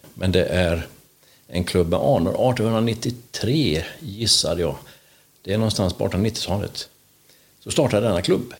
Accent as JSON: {"language": "Swedish", "town": "Vetlanda", "region": "Jönköping County", "country": "Sweden", "tie": "born there", "said": "Nu vet du ju att jag är född i Vetlanda."}